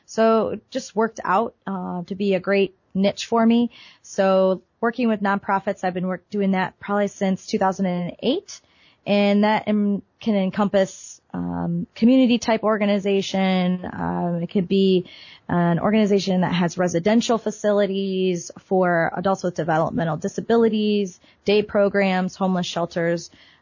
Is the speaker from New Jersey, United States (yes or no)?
no; Toledo, Ohio, United States; Well, I am born and raised in Toledo, Ohio. Decided to go away to school instead of stick around here.